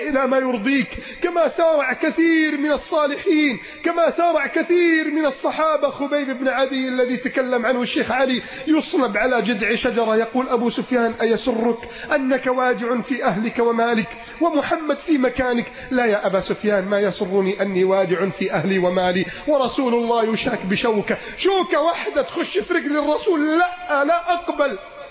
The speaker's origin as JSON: {"language": "Arabic", "town": "Alexandria", "region": "Alexandria Governorate", "country": "Egypt", "said": "عندنا في اسكندرية"}